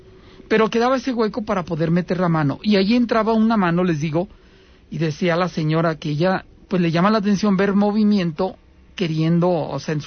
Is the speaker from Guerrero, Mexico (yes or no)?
no; Aguascalientes, Mexico; los que somos de aquí de Aguascalientes